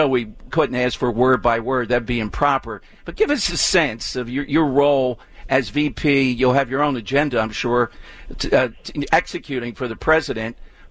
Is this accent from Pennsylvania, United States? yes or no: yes; Philadelphia, Pennsylvania, United States; I'm from South Philly. I'm very proud of that.